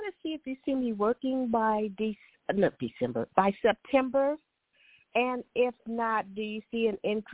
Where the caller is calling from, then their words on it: California, United States; …, California.